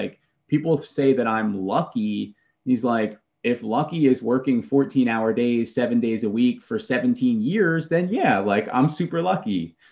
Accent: Philadelphia, Pennsylvania, United States; now in Charlotte, United States; I'm in Charlotte right now, but I'm originally from Philadelphia.

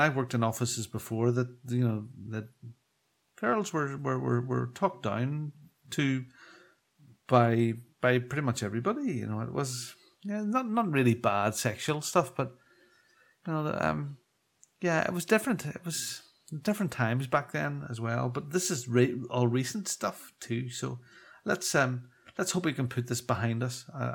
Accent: Northern Ireland, United Kingdom; I mean, frick me, I'm from Northern Ireland. God almighty. I mean, Catholics, Protestants kicking each other like mad. There was no coloured people here because of the troubles.

